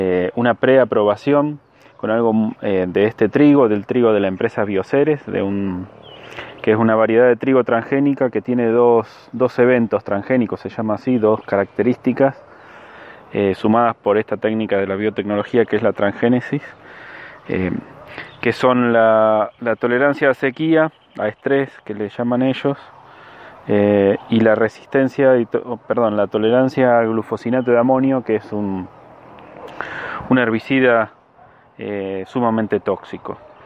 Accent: San Luis, Argentina; soy de San Luis

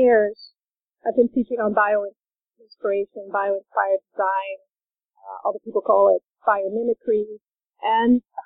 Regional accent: Netherlands; now in United States; I first started at a community college when I first came to the U.S. I'm from the Netherlands, and so I started at a community college

